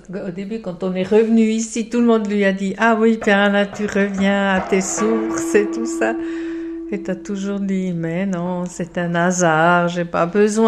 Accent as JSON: {"language": "French", "region": "Zurich", "country": "Switzerland", "tie": "born or raised there", "said": "Moi, j'ai grandi à Zurich dans ce cours. Alors, grandi presque dans ce communautarisme."}